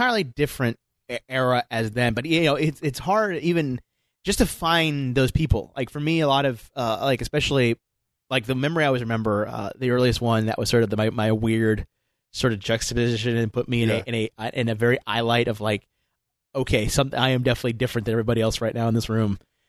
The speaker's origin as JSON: {"language": "English", "region": "Michigan", "country": "United States", "tie": "born or raised there", "said": "I grew up in Michigan."}